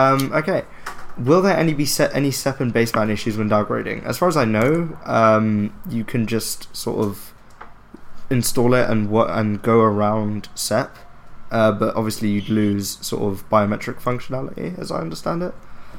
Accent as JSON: {"language": "English", "country": "United Kingdom", "said": "I'm British."}